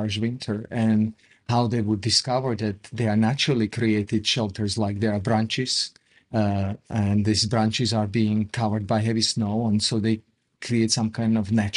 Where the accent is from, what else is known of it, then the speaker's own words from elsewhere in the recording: Slovakia; So I grew up in Slovakia, having wonderful parents and wonderful grandparents, being surrounded by beautiful nature, by amazing native culture, great singing, very athletic folk dance. By great nature, I mean a lot of mountains, a lot of lakes